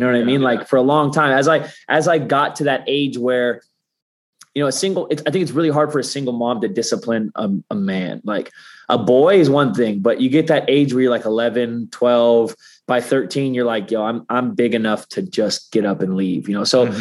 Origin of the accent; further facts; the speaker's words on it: Seattle, Washington, United States; or like I was from Seattle, the Seattle right, area.